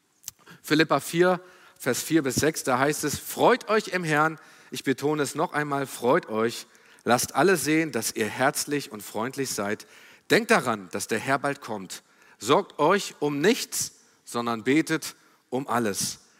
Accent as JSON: {"language": "German", "town": "Baunatal", "region": "Hesse", "country": "Germany", "tie": "born or raised there", "said": "meine alte Heimatstadt Baunatal."}